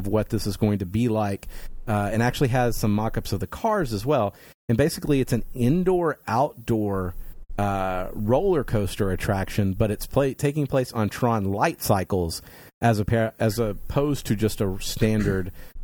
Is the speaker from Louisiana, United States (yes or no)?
no; Texas, United States; Because, you know, we're from Texas.